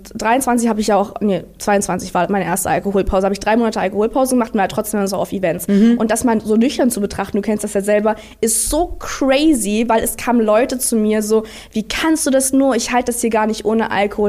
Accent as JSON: {"language": "German", "town": "Gera", "region": "Thuringia", "country": "Germany", "said": "Ich glaube, das ist der Gera-Flavor, weil wir kommen ja beide aus Gera."}